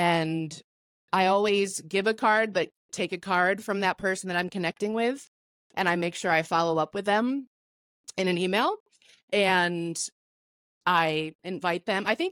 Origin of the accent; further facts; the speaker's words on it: Syracuse, New York, United States; I grew up in Syracuse, New York.